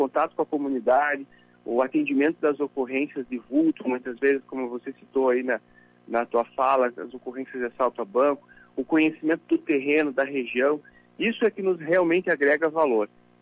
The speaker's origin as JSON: {"language": "Portuguese", "town": "Vacaria", "region": "Rio Grande do Sul", "country": "Brazil", "tie": "born or raised there", "said": "Eu sou natural de Vacaria, então conheço bastante a região."}